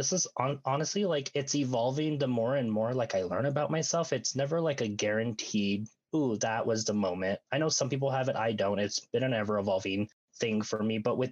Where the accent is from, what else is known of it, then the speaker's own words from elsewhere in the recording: New Mexico, United States; I let them know I'm from the Navajo Nation, from New Mexico.